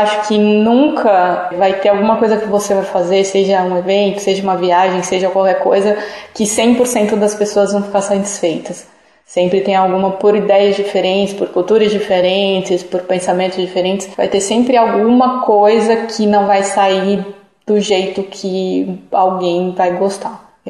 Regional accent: São Paulo, Brazil; born there; also born or lived in Poços de Caldas; Eu nasci em São Paulo, morei 10 anos em Minas e depois retornei a São Paulo.

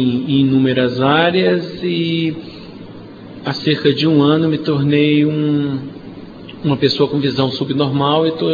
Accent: Ceará, Brazil; born there; also born or lived in Rio de Janeiro / São Paulo; eu sou nascido no Ceará, mas não fui criado aqui. Morei muito tempo no Rio de Janeiro e em São Paulo.

